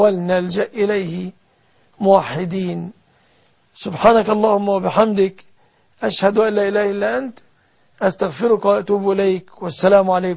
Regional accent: Egypt; بلادنا مصر

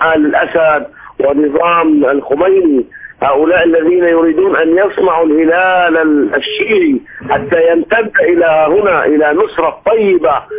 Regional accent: Homs, Homs Governorate, Syria; moved away as an adult; now in Egypt; أنا من حمص الأبية، حمص الصامدة، حمص الثورة

